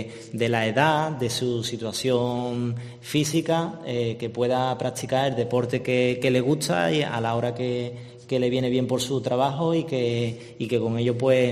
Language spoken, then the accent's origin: Spanish; La Rinconada, Andalusia, Spain; yo soy de La Rinconada de toda la vida, desde chico.